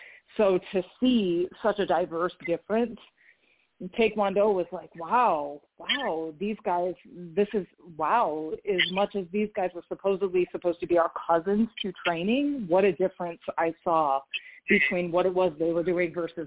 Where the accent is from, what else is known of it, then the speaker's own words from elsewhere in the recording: the North, United States; I've been born and raised in the North my whole life